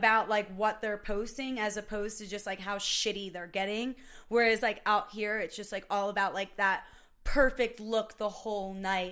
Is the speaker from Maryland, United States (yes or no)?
no; Atlantic City, New Jersey, United States; I was born in Atlantic City, New Jersey.